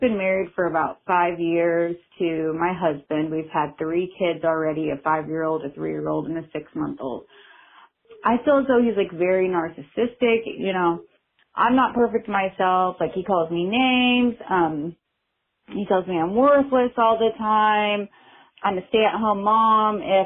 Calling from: Illinois, United States; Hello. Yes … I'm from Illinois.

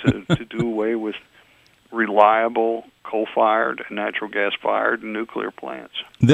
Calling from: Virginia, United States; I'm calling you from Virginia today.

